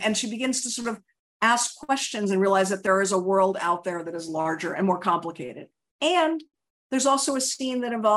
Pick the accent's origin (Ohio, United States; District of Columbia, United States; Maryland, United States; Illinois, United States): District of Columbia, United States; Washington; so I grew up in Washington, D.C., you know, I guess I was born in the 60s and grew up in the 70s and 80s.